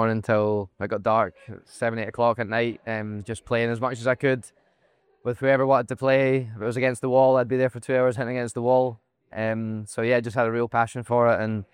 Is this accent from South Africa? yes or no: no; Helensburgh, Scotland, United Kingdom; I grew up in Scotland.